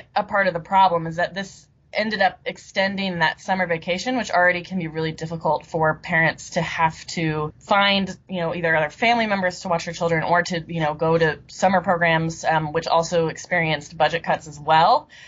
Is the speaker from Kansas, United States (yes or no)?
yes; Kansas, United States; it's painful to think that Kansas, my home state, has spent these last 5 years or so as this laboratory for supply-side tax policy